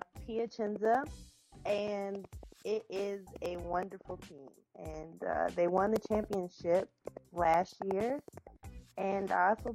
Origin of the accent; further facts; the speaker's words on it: Maywood, United States; Well, I grew up in Maywood, and I am the only child from my parents.